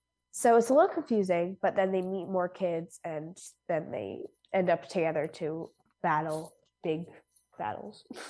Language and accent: English; Ghent, New York, United States; I'm from Ghent, and I'm 11.